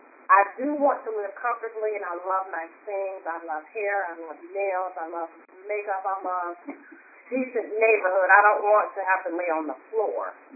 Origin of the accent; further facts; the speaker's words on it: Detroit, Michigan, United States; We are both from Detroit, so we could have a larger crowd there.